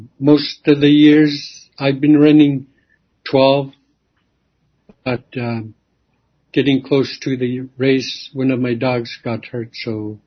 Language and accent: English; Napaskiak, Alaska, United States; I'm originally from Napaskyak, and I served 13 years at Kwikluk. This is my second year here in Napaskyak.